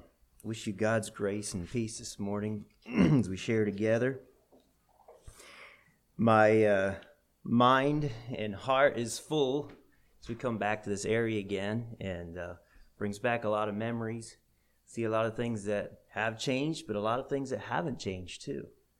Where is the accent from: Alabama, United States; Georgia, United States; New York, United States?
Georgia, United States; I used to say, well, I'm from Georgia, even after we went to Columbia.